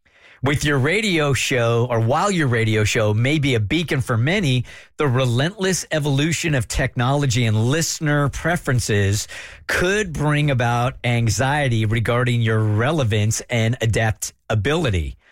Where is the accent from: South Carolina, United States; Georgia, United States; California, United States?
Georgia, United States; Atlanta; I'm from Atlanta